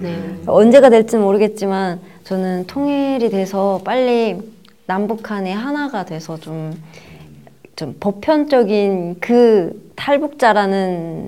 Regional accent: North Korea; now in South Korea; 원래 저는 이제 저는 북한에서 왔잖아요.

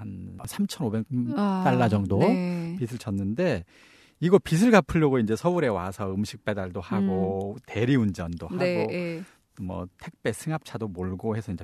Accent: North Korea; also born or lived in South Korea; now in United Kingdom; 어차피 북한에서 온 사람이라고 차별받을 바에야

